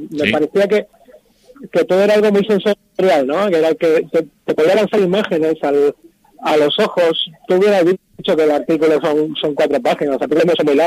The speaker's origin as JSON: {"language": "Spanish", "region": "Cantabria", "country": "Spain", "said": "yo no soy de la Vega, pero soy cántabro, soy de Cerro de la Vega."}